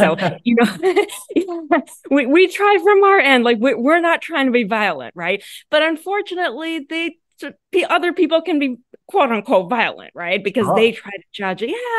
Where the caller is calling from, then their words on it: United States; I'm speaking from America, so just want to say namaste.